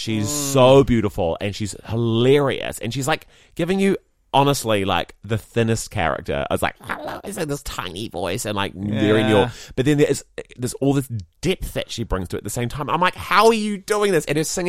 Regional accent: Christchurch, Canterbury, New Zealand; like being like closeted homosexuals growing up in Christchurch, like it was our safe space.

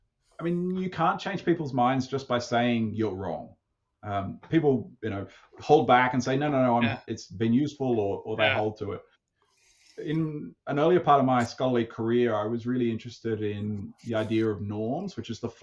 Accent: Australia; this is kind of my, as an Australian outsider's attempt to say

